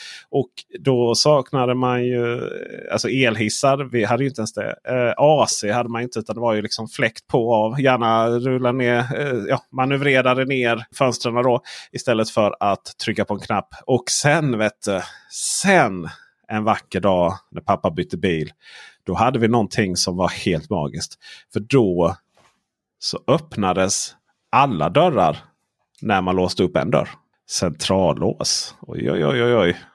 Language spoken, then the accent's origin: Swedish; Blekinge, Sweden; För när jag växte upp i skogarna i Blekinge